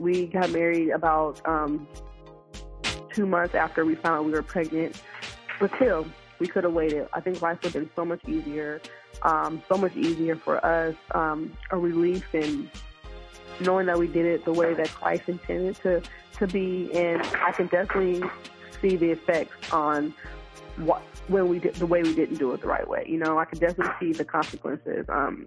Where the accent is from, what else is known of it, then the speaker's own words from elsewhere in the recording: Seattle, Washington, United States; I'm from Seattle area. I'm 27 years old